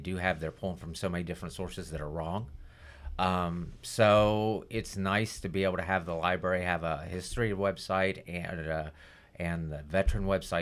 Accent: New York, United States; born there; Well, I was born in New York.

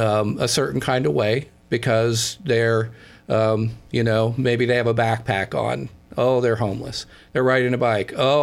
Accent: Newark, New Jersey, United States; You know, I grew up in Newark and was a middle class kid, working class family, and I didn't experience homelessness.

